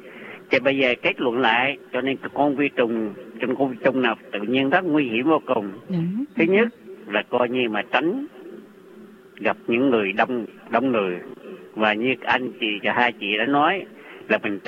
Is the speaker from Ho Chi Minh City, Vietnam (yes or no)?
no; Quang Nam, Vietnam; vì tôi là dân Quảng Nam.